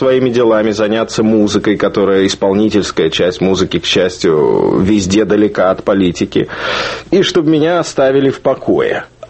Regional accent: Moscow, Russia; moved away as an adult; Я родился в Москве, там я вырос и получил образование, и, собственно, провел всю мою жизнь до выезда из Советского Союза.

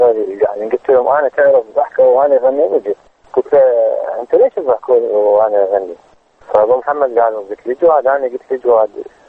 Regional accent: Iraq; أنا هذا ما نزعت الثوب العراقي

